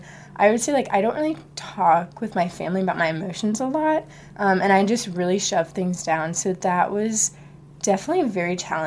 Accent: Reston, Virginia, United States; Yeah, so I'm from Northern Virginia, and I went to a really small high school

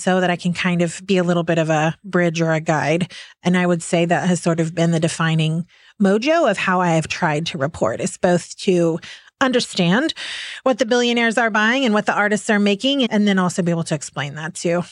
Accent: Oklahoma, United States; And yes, I am from Oklahoma, and I do feel like being from the middle gives me hopefully kind of an outsider looking in perspective.

